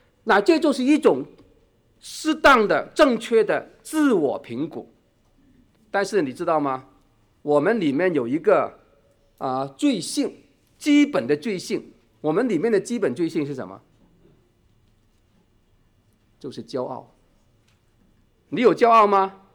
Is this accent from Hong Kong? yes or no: yes; Hong Kong; 我们中国人，不是，我们香港人，我是香港人，